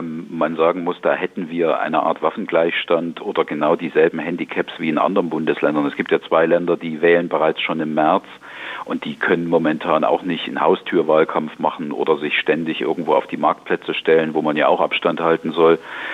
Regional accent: Gotha, Thuringia, Germany; Mein Heimatort ist Gotha.

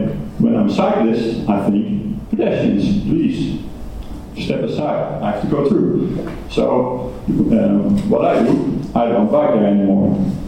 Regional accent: Utrecht, Netherlands; Well, Utrecht. My hometown. This is the city center

